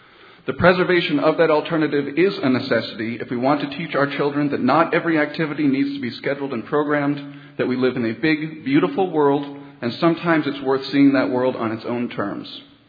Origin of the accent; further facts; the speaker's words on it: Sudbury, Massachusetts, United States; As I said, I grew up in Sudbury and, in fact, played Little League for many years here.